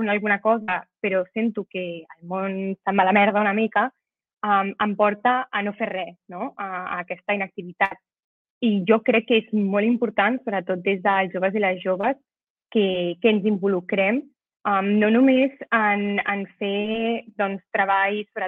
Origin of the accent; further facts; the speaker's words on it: Cerdanyola del Vallès, Catalonia, Spain; jo soc de Cerdanyola del Vallès i no és una ciutat gaire gran i és una miqueta bombolla.